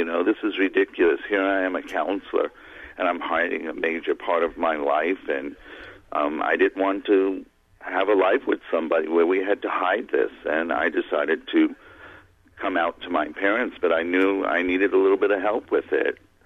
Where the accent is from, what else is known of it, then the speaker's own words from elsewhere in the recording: New York City, New York, United States; I grew up gay in New York City in a very Italian-American Catholic family.